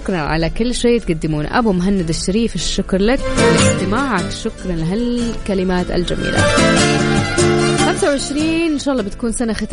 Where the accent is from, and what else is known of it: Jeddah, Makkah Province, Saudi Arabia